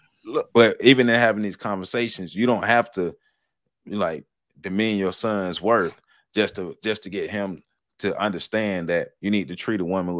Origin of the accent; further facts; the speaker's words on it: the South, United States; I'm from the South, and I was taught to be courteous, to be a gentleman, to be all these things.